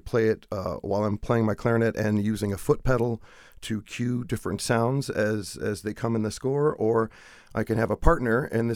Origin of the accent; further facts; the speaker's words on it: the South, United States; I'm a kid from the South.